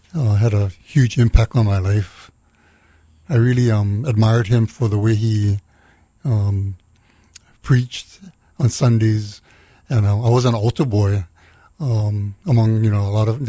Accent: Hawaii, United States; I grew up different places on the island. Actually, my mother moved a lot. My father died when I was only 3 years old, so I went to 4 different public schools. So I lived in Kalihi, Aiea, Waipahu, primarily those 3 places.

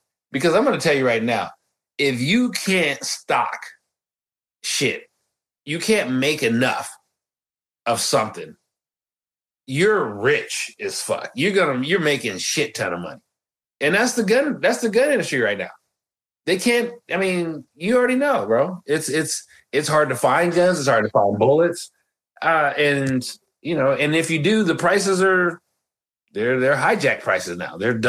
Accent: United States; But as an American, I would like to have, you know, I got some more home improvement stuff I need done.

